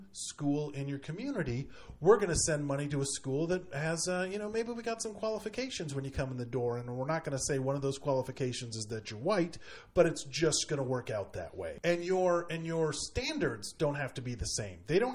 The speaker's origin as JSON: {"language": "English", "country": "United States", "said": "And as an American, I don't feel I have religious freedom"}